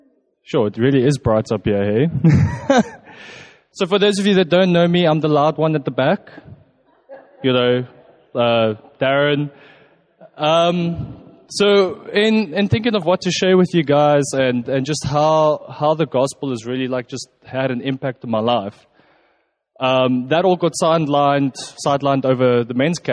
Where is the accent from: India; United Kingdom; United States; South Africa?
South Africa; Pretoria, Gauteng; So some of you that might not know, I am from Pretoria.